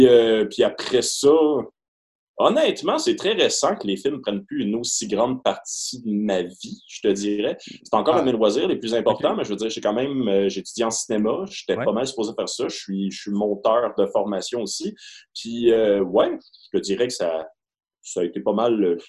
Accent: Rawdon, Quebec, Canada; je viens de Rawdon, qui est une petite ville où il n'y avait pas grand-chose à faire.

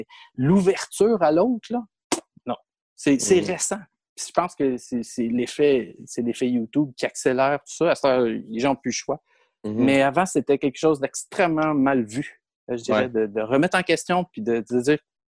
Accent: Montreal, Quebec, Canada; born there; Je suis né à Montréal, mais j'ai commencé les arts martiaux dans la région d'Ottawa Hall.

